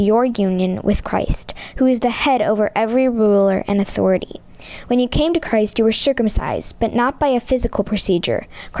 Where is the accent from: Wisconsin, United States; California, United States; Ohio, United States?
Ohio, United States; Edina; I'm from Edina, Ohio.